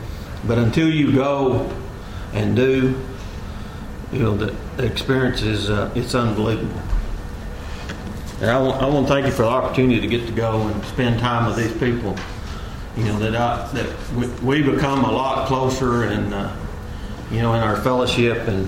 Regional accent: Benton, Tennessee, United States; I said, we're from Benton, Tennessee.

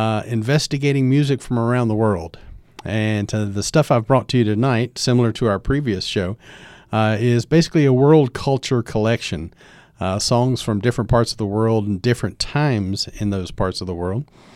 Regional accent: Abingdon, Virginia, United States; also born or lived in Radford; I was born in Radford, Virginia. And grew up in Abingdon, and attended Virginia Tech in Blacksburg

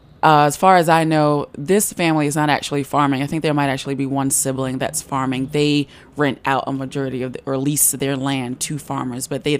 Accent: Brooklyn, New York, United States; I grew up in Bed-Stuy.

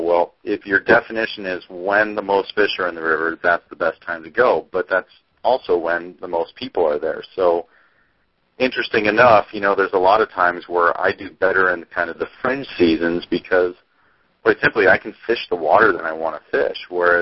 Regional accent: Wisconsin, United States; moved away; also born or lived in Michigan; Well, I grew up in Wisconsin, and I spent 6 years in the Great Lakes guiding. I spent a couple years in Wisconsin when I first started, and then I moved over to northwest Michigan

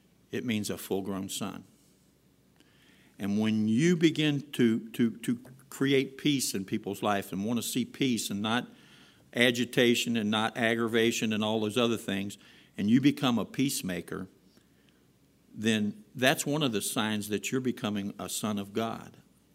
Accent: Mount Auburn, Ohio, United States; I mean, I grew up in Mount Auburn, and it was a fairly rough neighborhood.

